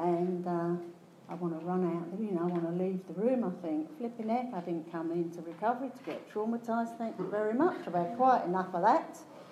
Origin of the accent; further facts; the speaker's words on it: East of England, United Kingdom; I grew up in Hertfordshire, in this big old house that was falling down because we couldn't afford to live in it